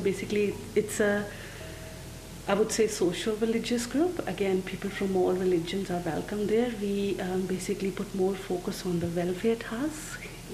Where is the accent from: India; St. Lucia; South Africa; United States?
India; Chandigarh; Yes, I'm from Chandigarh.